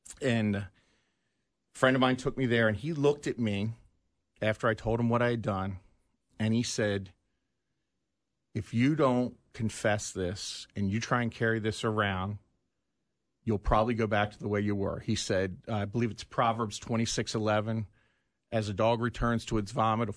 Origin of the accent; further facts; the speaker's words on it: East Coast, United States; I'm not Midwest. I'm from the East Coast.